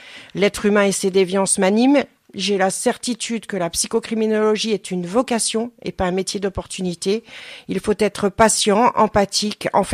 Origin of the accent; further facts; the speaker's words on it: Charleville-Mézières, Grand Est, France; je suis née à Charleville-Mézières, j'ai vécu là-bas pendant toute la période criminelle de Fourniret.